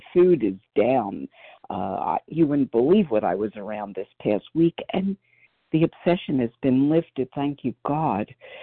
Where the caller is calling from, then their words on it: Philadelphia, Pennsylvania, United States; from outside of Philadelphia, Pennsylvania.